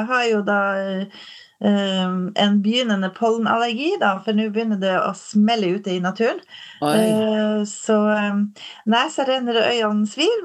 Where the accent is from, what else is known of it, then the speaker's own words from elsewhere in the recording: Hammerfest, Finnmark, Norway; Og jeg er født og oppvokst i Hammerfest i Finnmark. Og har slekt i Alta, og har hytte i Porsanger, og en mann fra Honningsvåg. Så jeg har ganske gode røtter plantet opp i Finnmark, da.